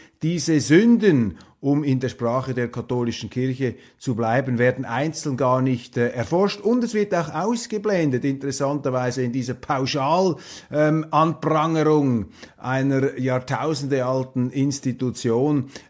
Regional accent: Switzerland; die mich gewarnt haben als Schweizer.

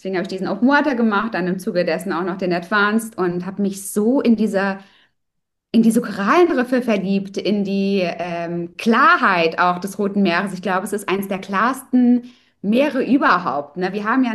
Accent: Germany; now in Egypt; Ich komme aus Deutschland und bin jetzt seit 3 Jahren ausgewandert nach Ägypten, obwohl ich tatsächlich die letzten 10 Jahre, 11 Jahre mittlerweile zwischen Deutschland und Ägypten immer hin und her pendel.

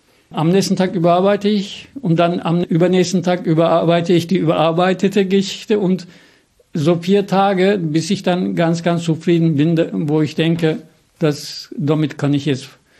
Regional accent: Turkey; German is a second language; now in Germany; Ich bin ja Türke in Deutschland

